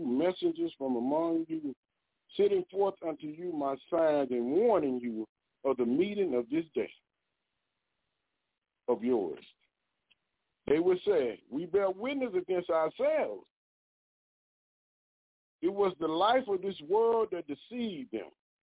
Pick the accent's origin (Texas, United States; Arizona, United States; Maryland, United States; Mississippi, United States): Mississippi, United States; moved away as an adult; I'm from Mississippi. I ain't never heard nothing about Juneteenth.